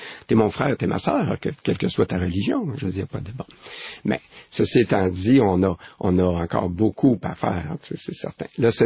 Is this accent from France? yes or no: no; Laval, Quebec, Canada; moi, je viens pas juste du Québec, je viens de Laval, je viens de Duvernay.